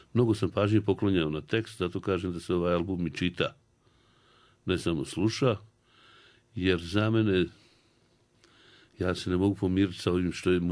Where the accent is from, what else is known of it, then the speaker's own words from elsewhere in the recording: Banja Luka, Republika Srpska, Bosnia & Herzegovina; A ja volim Banja Luku, živim u Banja Luci, rođen sam u Banja Luci, moji su rođeni u Banja Luci, tako da nisam imao namjeru da se selim nigdje.